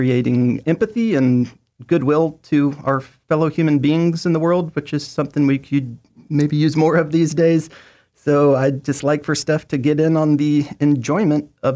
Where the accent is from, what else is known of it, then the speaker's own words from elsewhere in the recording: the South, United States; I grew up in the South and come from kind of a bless you family.